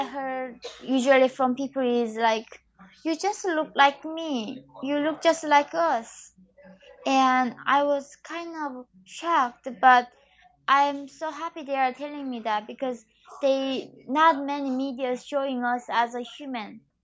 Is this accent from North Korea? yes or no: yes; North Korea; now in South Korea; People just seemed like I deserve it because I was from North Korea.